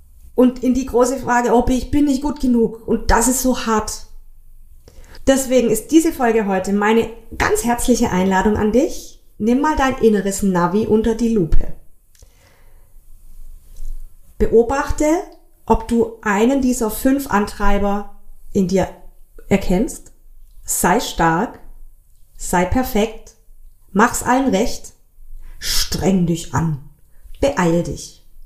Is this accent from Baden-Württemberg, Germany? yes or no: yes; Baden-Württemberg, Germany; ich komme ja hier aus Schwaben, gell?